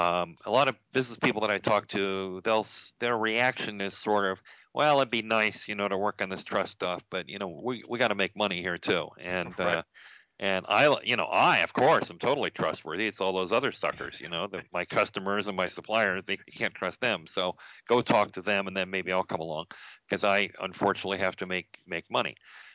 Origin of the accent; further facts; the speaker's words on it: South Dakota, United States; I grew up partly in South Dakota.